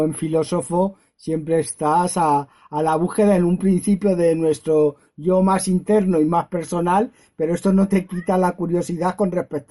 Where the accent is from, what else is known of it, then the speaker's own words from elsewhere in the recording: Aranjuez, Community of Madrid, Spain; Yo, afortunadamente, hace muy poquitas semanas he vuelto a mis orígenes. Yo soy de Aranjuez y vivo en Aranjuez.